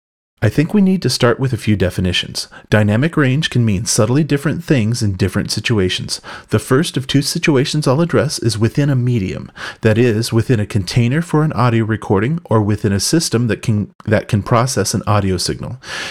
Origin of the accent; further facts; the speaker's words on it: California, United States; from the East Bay of San Francisco, California.